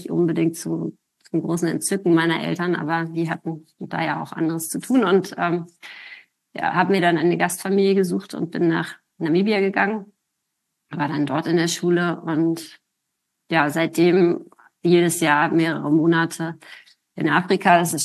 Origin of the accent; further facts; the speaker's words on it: Hamburg, Germany; born there; Also ich bin in Hamburg geboren.